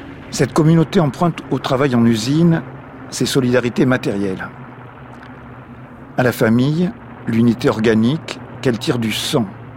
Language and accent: French; France; Je suis français